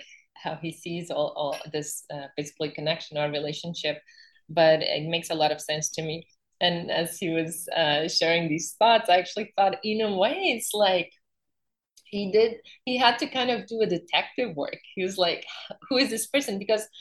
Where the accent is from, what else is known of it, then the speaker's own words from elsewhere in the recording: Portugal; English is a second language; now in Canada; because I'm from Portugal in Europe, and that's like would be at least six countries away from each other, right?